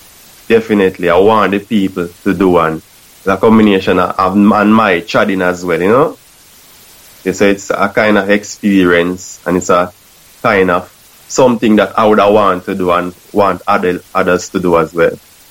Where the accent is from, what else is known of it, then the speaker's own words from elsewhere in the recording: Spanish Town, Saint Catherine Parish, Jamaica; I'm from Jamaica in Spanish Town where I'm from, man, I can tell you.